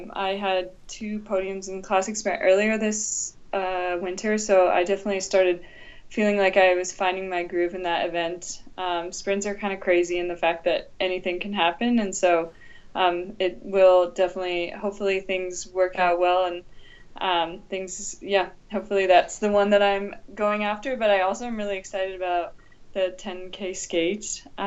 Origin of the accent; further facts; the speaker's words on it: Washington, United States; So we grew up in the Metha Valley in Washington, and we had a couple women training on the U.S. ski team and the Olympic team at the time.